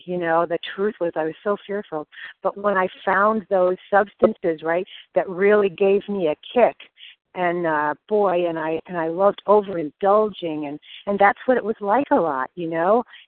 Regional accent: Connecticut, United States; now in Naples, United States; I'm from Connecticut. I'm in Naples, Florida.

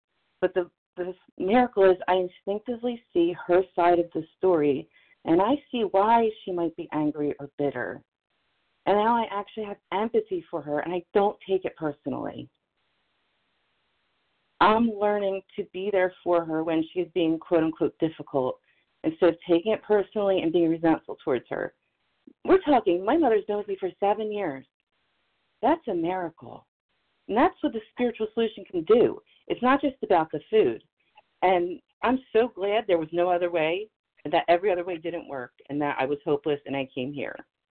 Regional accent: New Jersey, United States

